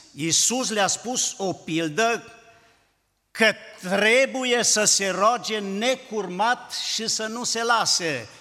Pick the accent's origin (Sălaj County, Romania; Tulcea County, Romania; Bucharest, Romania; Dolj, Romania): Sălaj County, Romania; Zalău; Apoi vreau să vă spun că vin din Zalău, împreună cu soția.